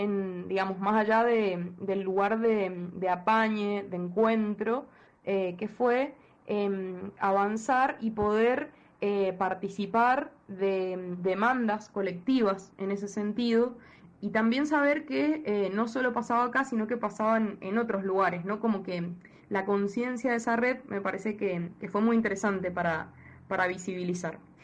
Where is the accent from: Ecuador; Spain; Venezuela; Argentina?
Argentina; Mendoza; de Mendoza